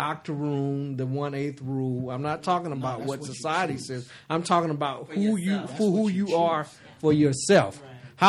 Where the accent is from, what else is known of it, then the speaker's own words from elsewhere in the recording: Ann Arbor, Michigan, United States; moved away; When we moved here from Ann Arbor, Michigan in 1978, it seems like as soon as I got off the plane, white boy, yellow, pale nigga.